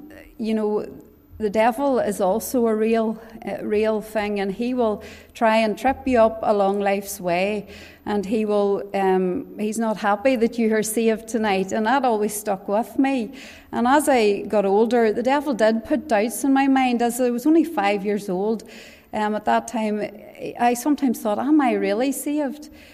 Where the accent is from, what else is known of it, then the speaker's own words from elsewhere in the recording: Northern Ireland, United Kingdom; I was brought up in County Tyrone on a farm about 7 miles outside Oma towards Enniskillen.